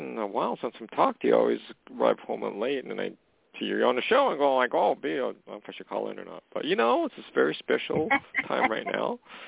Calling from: Canada; from Canada.

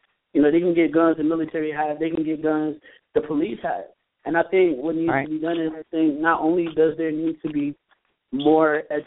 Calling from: Connecticut, United States; from Connecticut.

